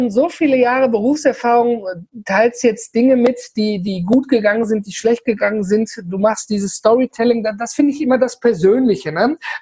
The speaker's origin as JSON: {"language": "German", "region": "North Rhine-Westphalia", "country": "Germany", "said": "wir kommen hier aus dem Ruhrgebiet und Rheinland drumherum"}